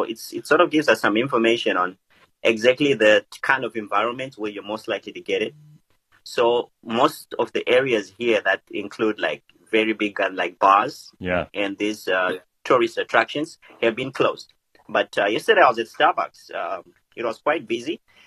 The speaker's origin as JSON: {"language": "English", "country": "Zimbabwe", "lives_now": "Japan", "said": "I'm from Zim."}